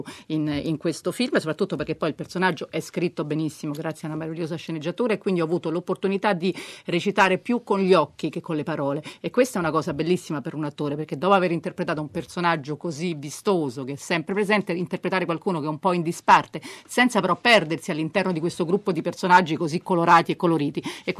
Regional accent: England, United Kingdom; Italian is a second language; io nell'84 non ero nato, quindi diciamo sapevo un po' di quello che era successo all'epoca, perché sono inglese

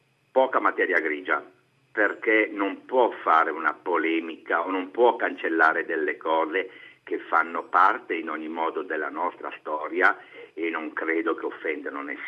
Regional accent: Brescia, Lombardy, Italy; sono un alpino e sono di Brescia.

